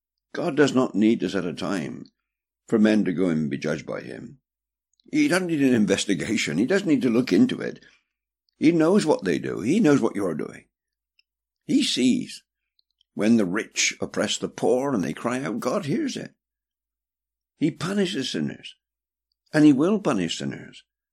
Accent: England, United Kingdom; I'm an Englishman.

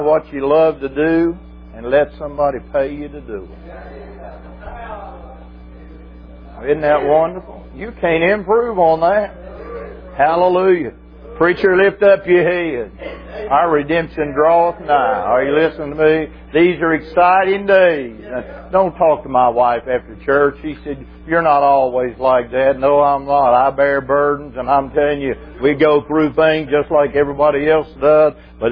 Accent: West Virginia, United States; born there; I was born in West Virginia in the night, about 10 o'clock at night

